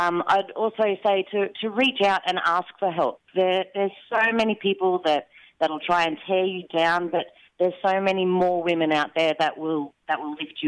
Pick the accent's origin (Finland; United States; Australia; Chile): Australia; Queensland; I'm not from Mount Gambier. I grew up in Queensland.